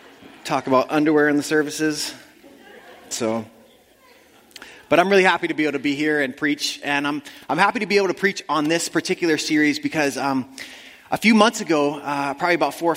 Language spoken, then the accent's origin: English; Costa Rica; also born or lived in Australia / India; now in Canada; I grew up in Costa Rica, then I lived in Australia for 6 years, very chill, laid-back culture, and then we lived in India for a year and a half before Canada